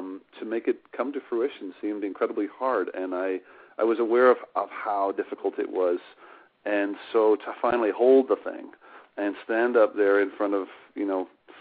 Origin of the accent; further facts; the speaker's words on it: Vancouver, British Columbia, Canada; born there; also born or lived in Ireland; Yeah, I was born in Vancouver, just outside of Horseshoe Bay, Vancouver, B.C.